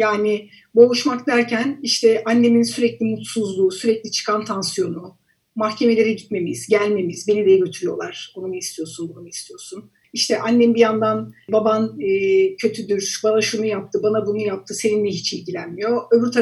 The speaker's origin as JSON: {"language": "Turkish", "town": "Akhisar", "region": "Manisa", "country": "Turkey", "tie": "born or raised there", "also_born_or_lived": "Germany", "said": "3 yaşıma kadar Almanya'da yaşadım. Daha sonra annemle babam ayrıldı. Biz annemle ikimiz anneannemin yanına Manisa'nın Akhisar ilçesine yerleştik. Çocukluğum böyle geçti."}